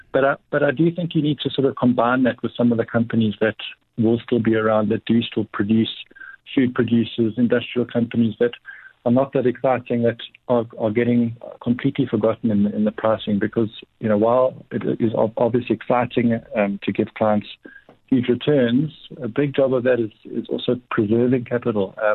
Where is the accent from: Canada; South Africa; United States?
South Africa; so much emotion being South African, so much hype about this new world stuff